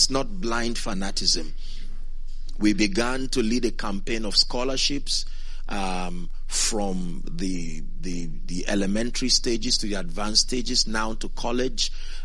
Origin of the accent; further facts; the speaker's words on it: Northern Nigeria, Nigeria; My hometown back in northern Nigeria